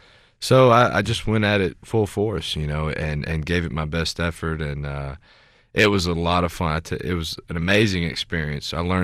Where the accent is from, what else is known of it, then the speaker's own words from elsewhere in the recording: Mississippi, United States; because I grew up in Mississippi, and I've hunted my whole life, and I can handle a gun.